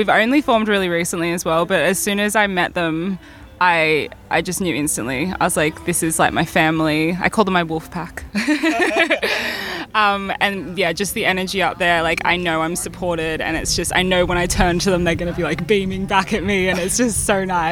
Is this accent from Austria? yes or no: no; Australia; we get heat in Australia, obviously. Yeah. But I'm in, like, my hometown is like a coastal town